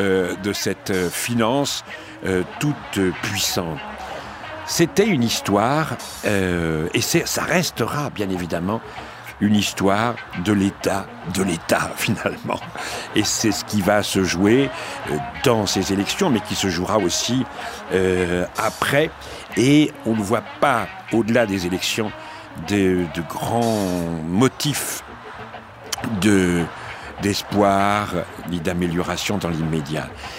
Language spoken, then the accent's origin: French; France; Quand on est aux États-Unis et qu'on dit qu'on est français